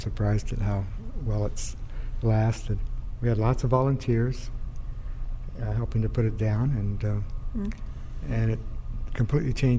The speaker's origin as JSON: {"language": "English", "town": "Eureka", "region": "California", "country": "United States", "tie": "born or raised there", "said": "At that time, I was living in Southern California, but I was raised in Eureka, and I came back home"}